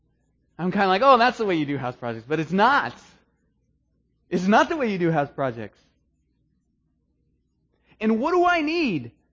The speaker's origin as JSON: {"language": "English", "region": "Maine", "country": "United States", "said": "I'm from Maine. We like the pilgrims."}